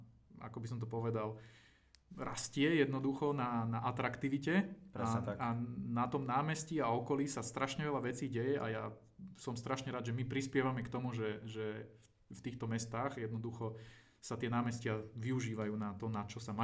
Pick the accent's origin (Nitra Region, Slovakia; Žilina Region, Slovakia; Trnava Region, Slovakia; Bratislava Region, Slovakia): Trnava Region, Slovakia; Trnava; born there; Ja som není z Trnavy, ale narodil som sa tam.